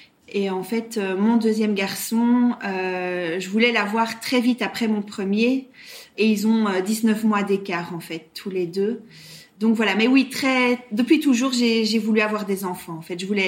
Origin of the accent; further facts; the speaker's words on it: Brussels, Brussels-Capital Region, Belgium; now in Belgian Ardennes, Belgium; À l'origine, je suis bruxelloise. Et ça fait quand même pas mal d'années que j'habite maintenant dans les Ardennes belges. D'où mon accent.